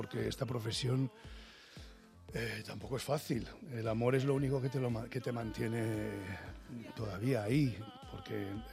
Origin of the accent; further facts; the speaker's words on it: Bilbao, Basque Country, Spain; En mi tierra.